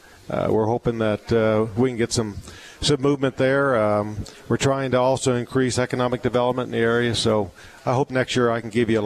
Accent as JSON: {"language": "English", "town": "Prescott", "region": "Arizona", "country": "United States", "tie": "born or raised there", "said": "So I was raised in Prescott, This is my hometown. I graduated from high school here, and then later on I got drafted out of here, too, for the Vietnam War."}